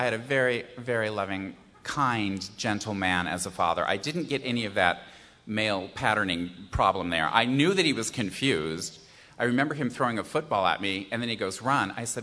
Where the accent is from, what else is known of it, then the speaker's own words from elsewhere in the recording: Niwot, Colorado, United States; I grew up in a little town in Colorado, Longmont, Colorado. And there you are. Actually, I grew up in Niwot, which is even smaller.